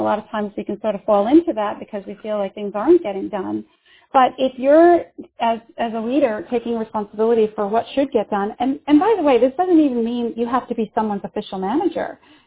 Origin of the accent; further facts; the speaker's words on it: New York, United States; So, I'm from New York. I don't know if this is a local New York thing, but I always used to tend to use the words, let's nail it down.